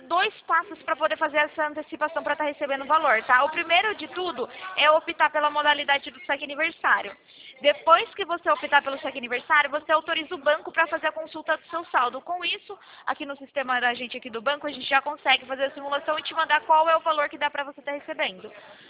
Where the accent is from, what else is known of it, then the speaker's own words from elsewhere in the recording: Sorocaba, São Paulo, Brazil; A gente é aqui de Sorocaba.